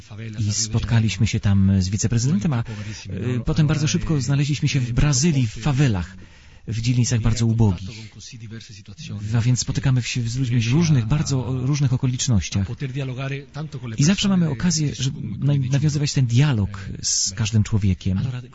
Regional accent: Spain; Polish is a second language; Jestem Hiszpanem, gram na basie i saksofonie.

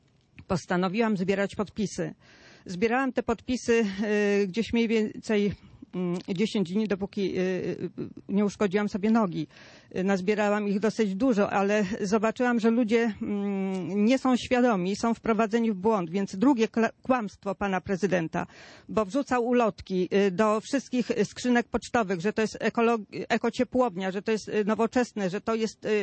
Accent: Olsztyn, Warmian-Masurian Voivodeship, Poland; ponieważ urodziłam się tutaj, jestem olsztynianką od urodzenia, nie wyobrażam sobie, że mam gdzieś stąd uciekać.

